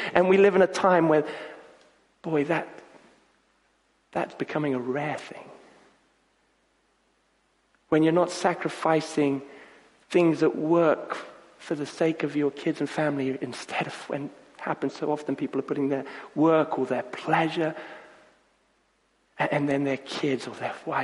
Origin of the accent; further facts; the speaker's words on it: Kenya; I grew up in Kenya